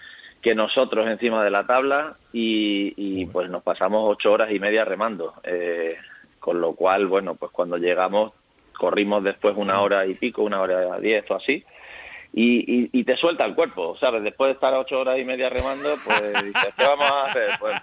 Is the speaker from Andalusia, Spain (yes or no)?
yes; Málaga, Andalusia, Spain; este desafío nos planteamos hacer la senda litoral en Málaga, que es de donde yo soy